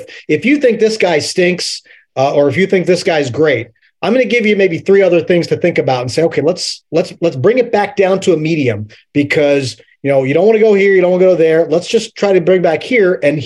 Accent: Middletown, Pennsylvania, United States; I'm from Middletown, Pennsylvania, Richard. We're known for the Three Mile Island nuclear accident and not much else.

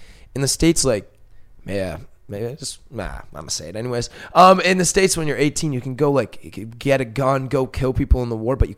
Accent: Canada; I'm from Canada

